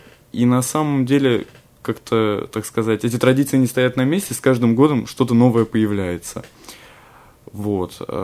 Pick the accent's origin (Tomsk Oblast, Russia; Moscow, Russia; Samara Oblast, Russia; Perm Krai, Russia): Tomsk Oblast, Russia; Tomsk; Да, в Томске.